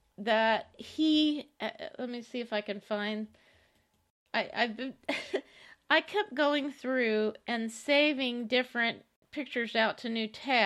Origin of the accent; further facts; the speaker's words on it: Beaumont, Texas, United States; now in North Texas, United States; I don't have any MAGA friends up here in North Texas. They're all folks that I grew up with down in Beaumont, you know.